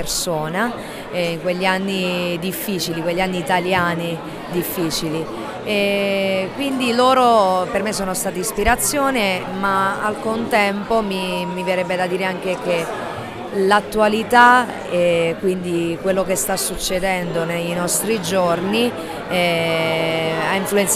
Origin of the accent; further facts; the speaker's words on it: Apulia, Italy; la tradizione sia del mio Gargano, la mia terra, quindi il Gargano e la Puglia